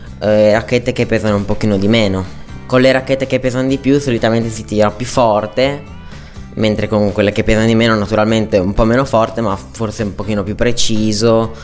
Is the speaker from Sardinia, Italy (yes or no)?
no; Buttigliera Alta, Piedmont, Italy; Vengo da Bottigliera Alta.